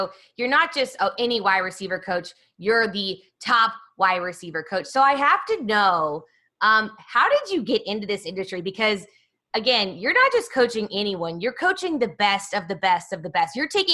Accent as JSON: {"language": "English", "town": "Kansas City", "country": "United States", "tie": "born or raised there", "lives_now": "Texas, United States", "said": "I grew up in Kansas City and, you know, we have guys that go out into the league, but it feels like a different level here in Texas."}